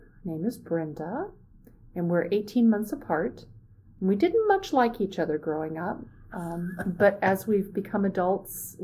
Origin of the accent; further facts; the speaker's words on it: Torrance, California, United States; also born or lived in Nebraska; So my family moved around in the Southwest when I was young and eventually settled in California. And when I don't remember when we wound up in the Los Angeles area. We lived in Torrance.